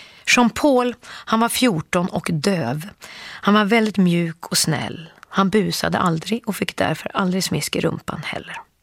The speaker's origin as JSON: {"language": "Swedish", "country": "Sweden", "said": "jag vill inte knulla direkt bara för att jag kommer från Sverige"}